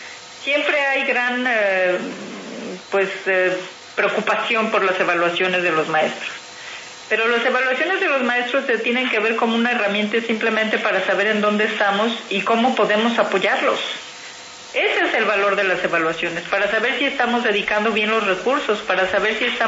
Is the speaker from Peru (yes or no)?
no; Mexico; porque yo soy mexicana, nosotros estábamos también siempre a la cola.